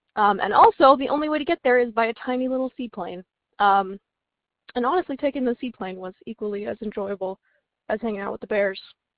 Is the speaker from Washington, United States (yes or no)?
yes; Seattle, Washington, United States; I'm from Seattle, and I have a suggestion for your next trip with the boys.